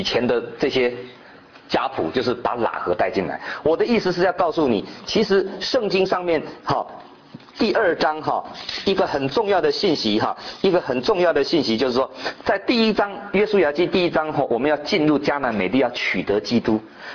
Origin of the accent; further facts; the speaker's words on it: China; 你知道我们中国人因为这是当时所翻的嘛